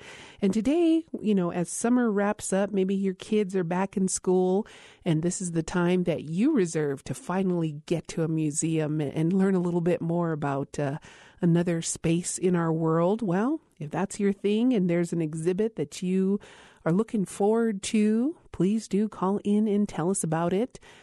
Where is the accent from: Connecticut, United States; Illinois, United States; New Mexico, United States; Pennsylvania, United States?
New Mexico, United States; Isleta Pueblo; from Isleta Pueblo, and thank you for joining us today.